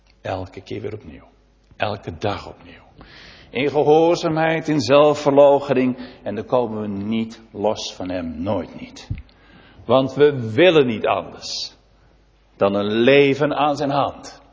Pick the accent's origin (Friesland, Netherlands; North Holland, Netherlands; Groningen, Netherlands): North Holland, Netherlands; Huizen; Ik kom zelf uit Huizen.